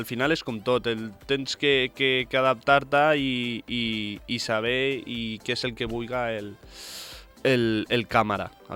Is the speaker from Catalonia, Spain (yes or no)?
no; Formentera, Balearic Islands, Spain; jo m'he criat aquí a Formentera, sóc una persona molt, molt senzilla